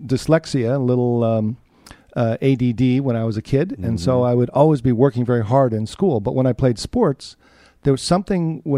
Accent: Summit, New Jersey, United States; I grew up in New Jersey, right next door.

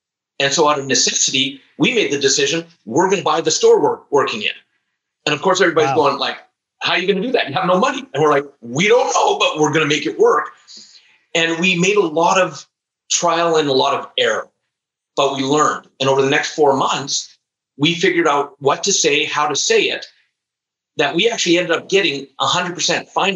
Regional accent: British Columbia, Canada; born there; also born or lived in Alberta; And also I live in Canada. We moved from British Columbia, where I was born, to Alberta.

